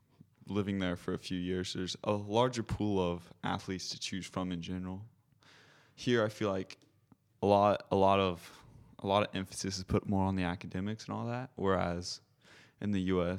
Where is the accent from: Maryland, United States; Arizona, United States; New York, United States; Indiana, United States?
Arizona, United States; Born and raised in Arizona.